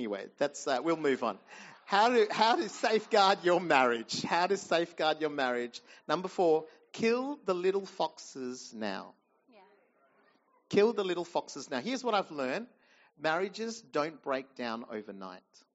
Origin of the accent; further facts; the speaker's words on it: India; Even saying the word as an Indian is bad.